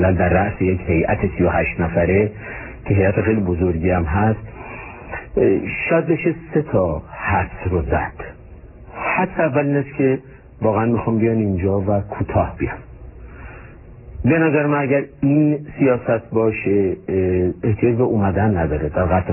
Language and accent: Persian; Iran; به عنوان یه ایرانی من خودم میگم آدم خجالت میکشه